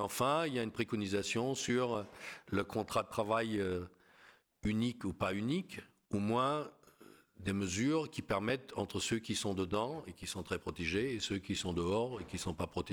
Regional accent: Germany; que je suis un Allemand qui parie sur la France

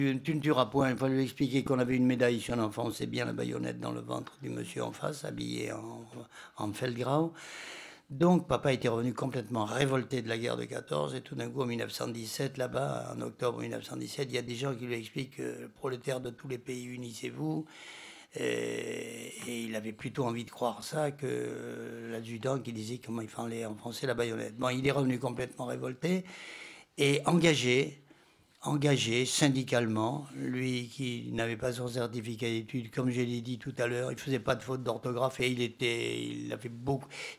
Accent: Bègles, Nouvelle-Aquitaine, France; je suis né à Bègles, enfin, à la maternité du cours de la Marne, mais mes parents habitaient Bègles. Puis après, dans un quartier ouvrier, passage l'aidé dans le cours de la Somme

